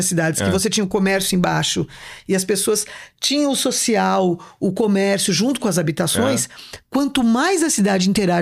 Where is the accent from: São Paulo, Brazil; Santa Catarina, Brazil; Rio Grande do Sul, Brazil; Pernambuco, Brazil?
São Paulo, Brazil; Eu sou de São Paulo capital, moro aqui há 20 anos.